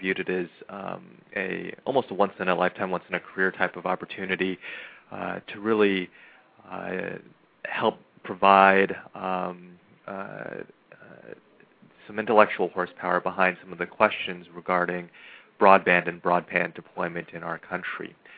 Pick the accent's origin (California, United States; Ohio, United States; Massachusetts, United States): California, United States; Los Angeles; my hometown of Los Angeles, California?